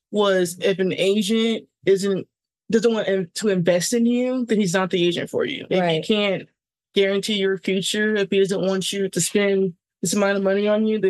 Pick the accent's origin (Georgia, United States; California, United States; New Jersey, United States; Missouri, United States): California, United States; San Diego; I'm from San Diego.